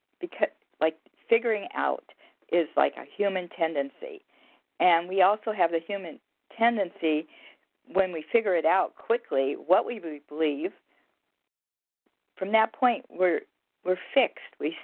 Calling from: Pennsylvania, United States; I'm calling from Pennsylvania

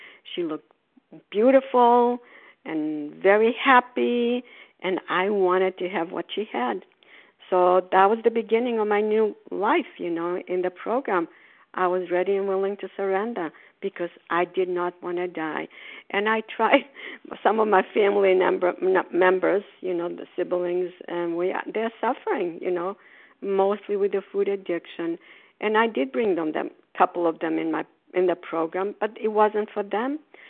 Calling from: Port Charlotte, Florida, United States; We are snowbirds, so I'm calling from Port Charlotte, Florida, and we'll be back to Massachusetts in next week.

